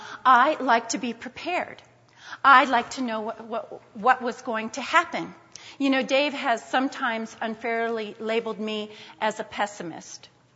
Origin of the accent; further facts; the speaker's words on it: Youngstown, Ohio, United States; We were both born and raised in Youngstown, Ohio, and I wanted to get married in Youngstown, Ohio.